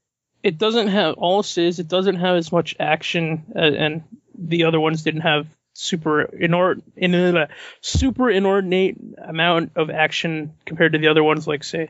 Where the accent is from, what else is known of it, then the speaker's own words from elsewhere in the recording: Canada; Because I'm a Canadian, so I got to get that a boot in there, eh?